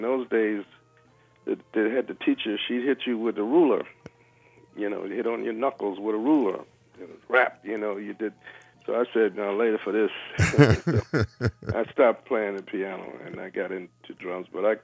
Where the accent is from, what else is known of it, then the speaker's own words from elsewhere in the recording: Chester, Pennsylvania, United States; and I grew up in the Philadelphia area, place outside of Philly, a satellite of Philadelphia, Chester.